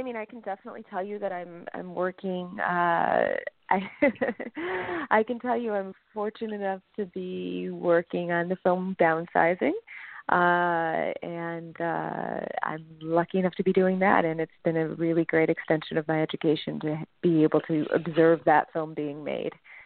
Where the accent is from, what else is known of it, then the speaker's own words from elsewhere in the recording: Chicago, Illinois, United States; It takes place in Chicago, which is my hometown